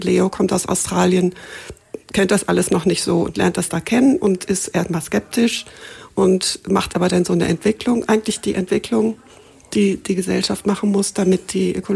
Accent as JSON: {"language": "German", "town": "Marsberg", "region": "North Rhine-Westphalia", "country": "Germany", "tie": "born or raised there", "said": "Ich bin im Sauerland in einer Kleinstadt aufgewachsen, die heißt Marsberg."}